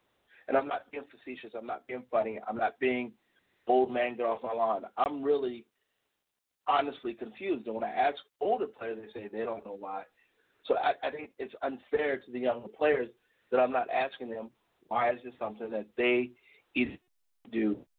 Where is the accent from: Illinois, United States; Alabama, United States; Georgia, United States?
Illinois, United States; Chicago; Growing up in Chicago, I remember the Abe Saperstein Foundation had a summer league, a pro summer league